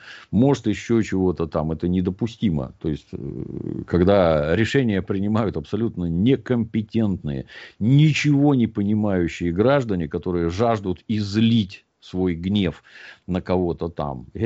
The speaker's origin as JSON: {"language": "Russian", "region": "Saint Petersburg", "country": "Russia", "tie": "born or raised there", "said": "Все происходило в родном городе Санкт-Петербурге."}